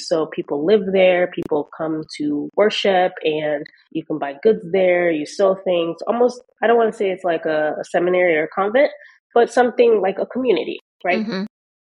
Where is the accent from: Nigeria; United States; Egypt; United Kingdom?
Nigeria; And I grew up in a pretty religious family. And so I'm Nigerian by birth and nationality, a proud Nigerian.